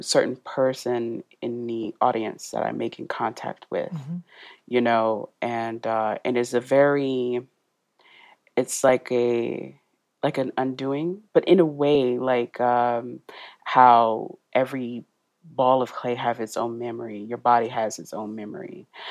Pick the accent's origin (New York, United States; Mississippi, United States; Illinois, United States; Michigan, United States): Mississippi, United States; And we're all from Mississippi.